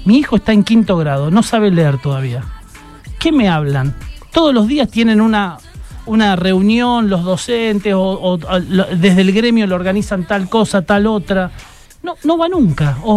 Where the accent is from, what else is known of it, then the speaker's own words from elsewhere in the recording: Argentina; la destrucción de los valores de nosotros como argentinos, de nosotros como país